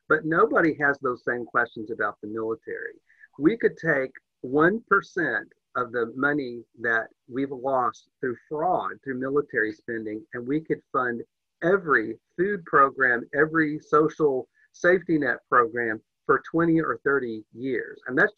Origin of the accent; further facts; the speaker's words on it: Deep South, United States; I'm a person of faith. I'm of Native American descent. I come from the Deep South.